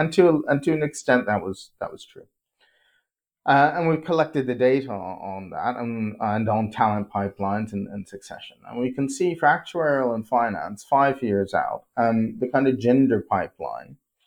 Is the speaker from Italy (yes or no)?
no; Bermuda; I'm from Bermuda, you know, it's a center of reinsurance.